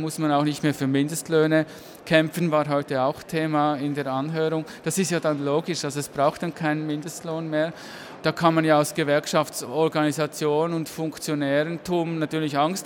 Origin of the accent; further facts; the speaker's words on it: Switzerland; now in Berlin, Germany; Ich bin ja aus der Schweiz, hier in Berlin